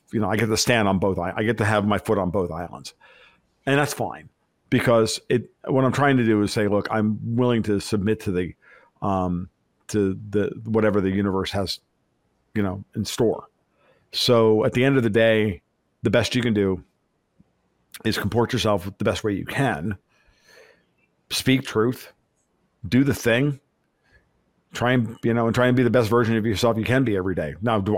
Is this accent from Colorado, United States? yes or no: no; New York, United States; he clearly looks back on that guy that I grew up with in New York.